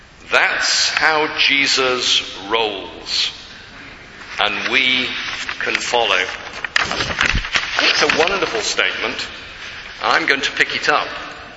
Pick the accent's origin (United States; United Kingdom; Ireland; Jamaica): United Kingdom; Remember, I'm from Britain.